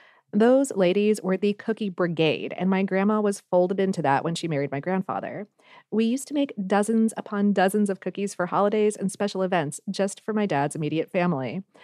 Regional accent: Pittsburgh, Pennsylvania, United States; now in Columbus, United States; I'm originally from Pittsburgh, and considering the lukewarm reception I've gotten over my cookies in Columbus the past couple of years

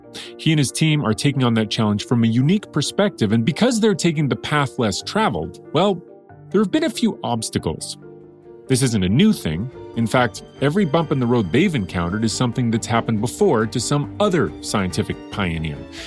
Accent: Edmonton, Alberta, Canada; I grew up in Edmonton, Canada in the early 80s.

